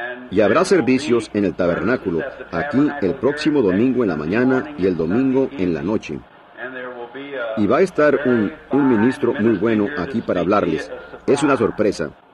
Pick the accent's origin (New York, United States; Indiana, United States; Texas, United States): Indiana, United States; Eso es cerca de mi ciudad natal donde nací y fui criado, aquí en Indiana.